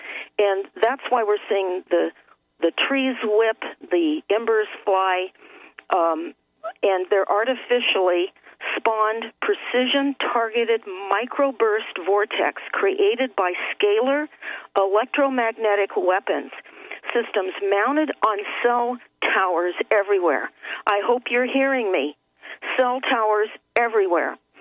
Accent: Santa Monica, California, United States; also born or lived in Malibu; I was raised in Santa Monica. I was born in Santa Monica, California. I knew the Pacific Palisades back in those days, and I lived in Malibu.

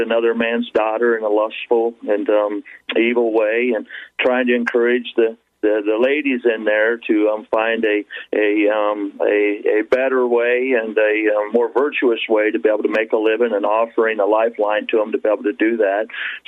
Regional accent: Warsaw, Ohio, United States; I'm in Warsaw, Ohio. It's my hometown. It's where I was born and raised.

